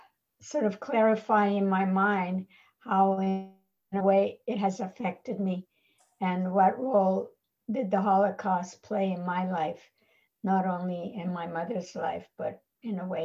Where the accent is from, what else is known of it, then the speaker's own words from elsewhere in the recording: Budapest, Hungary; also born or lived in Gyöngyös; now in North Carolina, United States; I was born in Gyöngyös, Hungary. I lived in Budapest until we left Hungary.